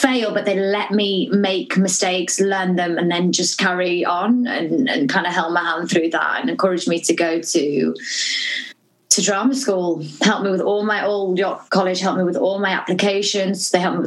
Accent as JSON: {"language": "English", "town": "Norwich", "region": "East of England", "country": "United Kingdom", "said": "Yeah, I'm from Norwich."}